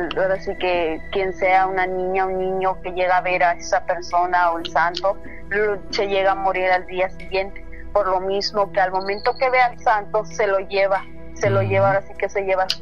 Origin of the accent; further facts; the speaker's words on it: Ixtepec, Puebla, Mexico; que según comenta toda la gente que existe aquí en mi pueblo, que se llama Ixtepec Puebla